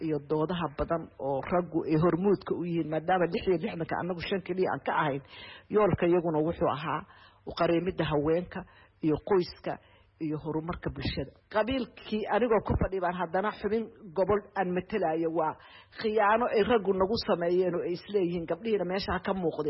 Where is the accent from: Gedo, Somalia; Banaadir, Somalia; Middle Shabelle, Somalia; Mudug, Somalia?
Banaadir, Somalia; Mogadishu; also born or lived in Bosaso; waxaan ku dhashay degmada Boosaaso oo ina hadeer joogno